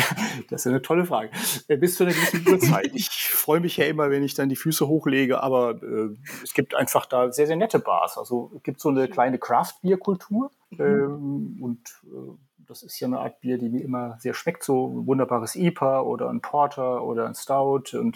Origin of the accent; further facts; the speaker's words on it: Germany; ich komme aus Deutschland, das ist oft ein schöner Anknüpfungspunkt für ein Gespräch.